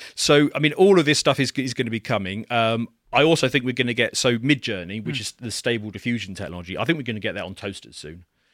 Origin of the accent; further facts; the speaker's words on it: United Kingdom; being British, we tend to regard anything that's British or American or Canadian or maybe Australian, they've got funny accents